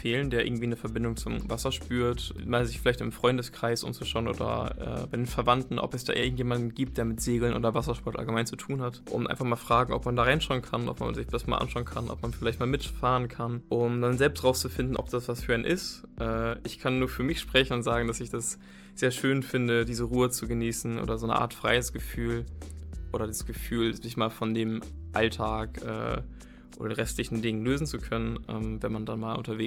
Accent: Bremerhaven, Bremen, Germany; born there; weil ich gebürtig aus Bremerhaven komme und dadurch halt die Nähe zum Meer habe.

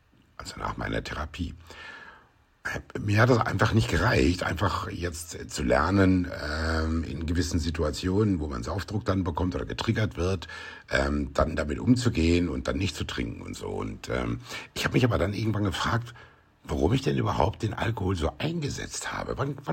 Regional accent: North Rhine-Westphalia, Germany; Also, ich bin im Sauerland aufgewachsen, recht ländlich, großer Garten, viele Nachbarskinder und so, immer draußen, größtenteils.

